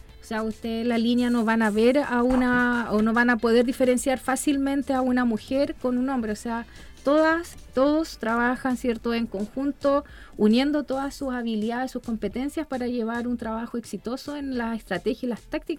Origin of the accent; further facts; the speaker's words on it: Melipilla, Santiago Metropolitan, Chile; now in Curacaví, Chile; Sí, pero yo soy de nací y criada en Melipilla.